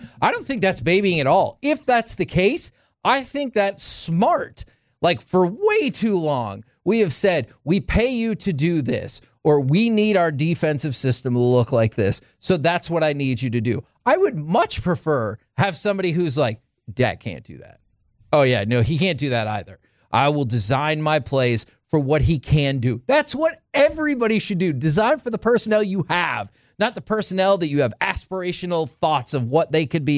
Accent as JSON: {"language": "English", "region": "Texas", "country": "United States", "tie": "born or raised there", "said": "I was born and raised in the Metroplex."}